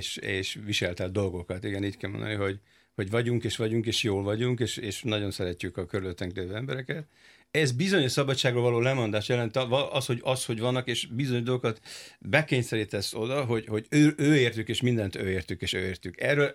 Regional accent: Budapest, Hungary; így nőttem fel itt Óbudán

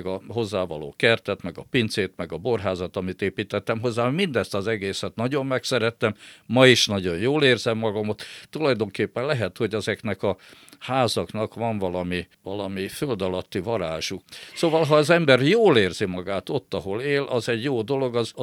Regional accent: Gyula, Békés, Hungary; Azért Békés megyében, mert ugye én Gyulán nőttem fel, és ugye nekem ott rengeteg ismeretségem, barátom van.

